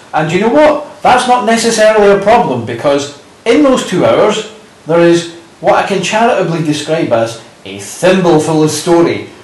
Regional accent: Scotland, United Kingdom; We are both Scottish, so we have an innate anti-Tory bias on account of them having fucked over our country for several fucking decades.

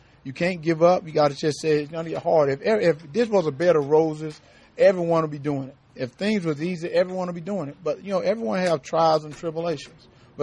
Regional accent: Georgia, United States; I grew up in Georgia. My grandparents, I have a great-grandmother passed away at 105.

